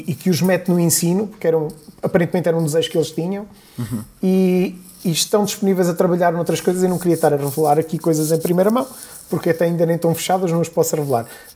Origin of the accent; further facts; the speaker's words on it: Covilhã, Centro, Portugal; eu sou da Covilhã, eu vivo na Covilhã, aliás, eu hoje estou na Covilhã.